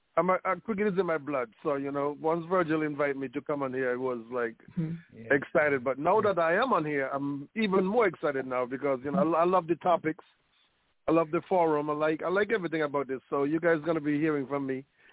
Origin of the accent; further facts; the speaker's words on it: Tabernacle, Saint Kitts, St. Kitts & Nevis; I'm from St. Kitts Nevis. I bowl and I bat.